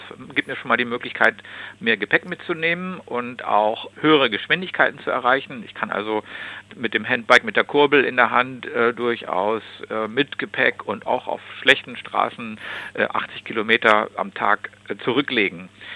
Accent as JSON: {"language": "German", "region": "Lower Saxony", "country": "Germany", "said": "ich komme aus dem Südrand der Lüneburger Heide, 30 Meter über dem Meeresspiegel stehe ich hier jetzt gerade am Telefon."}